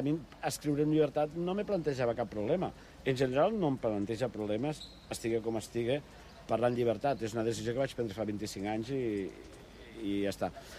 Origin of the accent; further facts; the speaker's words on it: Catalonia, Spain; jo soc d'un poble com l'Escala, però més menut. No tenim Empúries, però tenim el Delta.